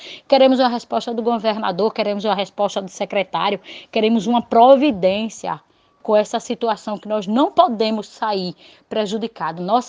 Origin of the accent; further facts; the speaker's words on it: Capela, Sergipe, Brazil; sou da cidade de Capela, né?